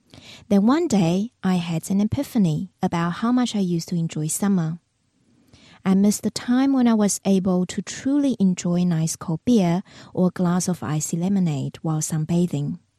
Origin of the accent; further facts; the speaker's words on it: New Zealand; Growing up in New Zealand, I've always loved summer.